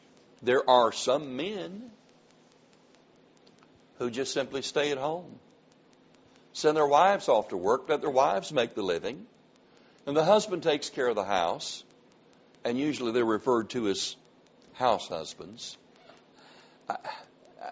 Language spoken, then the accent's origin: English; the South, United States; And since I was raised in the South, I've been around blacks all my life.